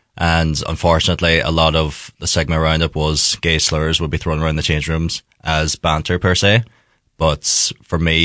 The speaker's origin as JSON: {"language": "English", "town": "Castlederg", "region": "Northern Ireland", "country": "United Kingdom", "said": "So I'm from Tyrone, across the border there, Ahí Aran Castlederg area. Mistaken for a Donegal man every now and then from the accents."}